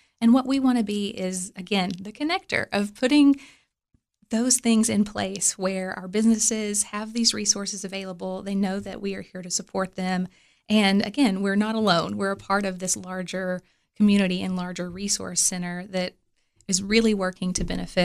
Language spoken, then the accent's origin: English; Cookeville, Tennessee, United States; I am excited to bring those skills to the table to better Cookeville. To put those in effect for my hometown.